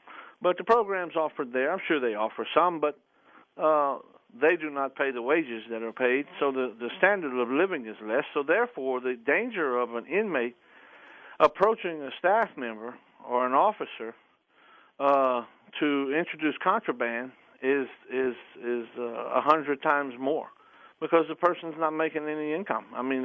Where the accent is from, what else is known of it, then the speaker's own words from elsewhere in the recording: Louisiana, United States; I think it's Louisiana, my home state